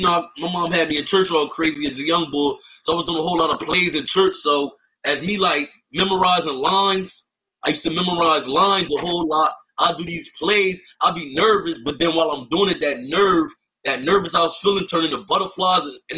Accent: Camden, New Jersey, United States; You know, I'm from Camden.

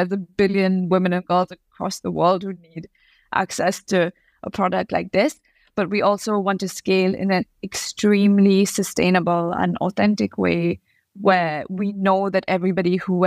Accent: Karnataka, India; You know, again, because, for example, I'm from Karnataka. It's a state that I understand well.

